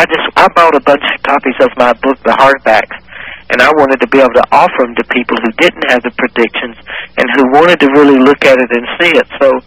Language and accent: English; South Carolina, United States; I'm a guy from South Carolina.